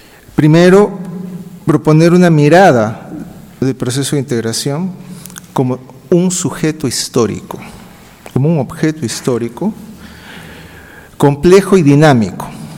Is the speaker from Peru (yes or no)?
yes; Peru; siendo un diplomático peruano en ejercicio en el Ecuador